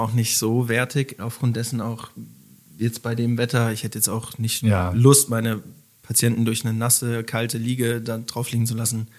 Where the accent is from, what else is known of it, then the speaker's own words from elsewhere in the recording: Gauangelloch, Baden-Württemberg, Germany; now in Heidelberg, Germany; Ich bin aufgewachsen auf dem Land, 18 Jahre in Gau-Angeloch. Das gehört zu Leim.